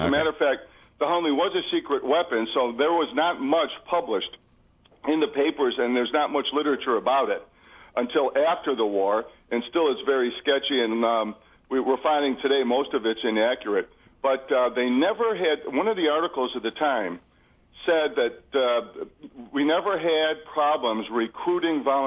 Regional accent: Ohio, United States; also born or lived in New York / Michigan; now in Charleston, United States; I was born and raised in Ohio and lived in New York for 5 years in Michigan, moved down to Charleston in about 1996.

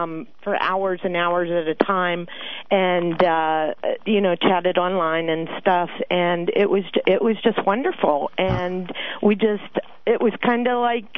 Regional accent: Pennsylvania, United States; I was from Pennsylvania, by the way, and he lived here. And he flew to Pennsylvania.

